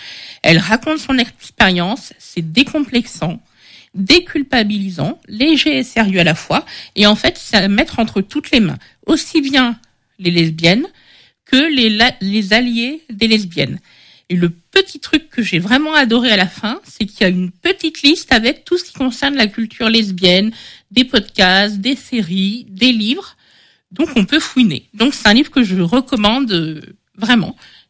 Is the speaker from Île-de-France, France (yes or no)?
yes; Paris, Île-de-France, France; now in Angers, France; Alors, moi je suis parisienne, et ce n'est pas un gros mot. Je suis à Angers pour le travail, et je suis à Quasar parce que je suis lesbienne